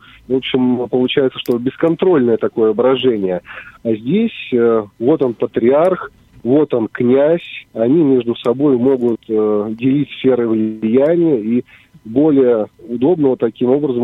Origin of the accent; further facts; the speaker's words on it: Kislovodsk, Stavropol Krai, Russia; из солнечного Кисловодска.